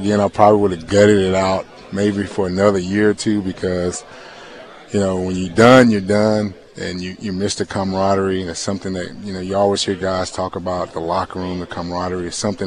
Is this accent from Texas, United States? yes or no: yes; Dallas, Texas, United States; you know, my wife and I, we're both from Dallas, Texas.